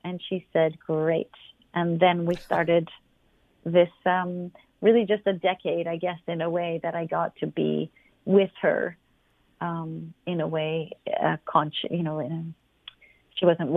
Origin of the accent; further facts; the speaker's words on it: London, United Kingdom; born there; So I was born in London.